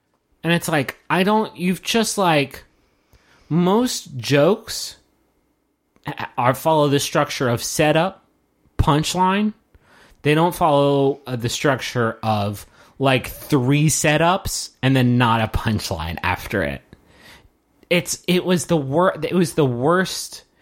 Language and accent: English; Texas, United States; Yeah, I'm from Texas. Cool. Us Texas people, like, we know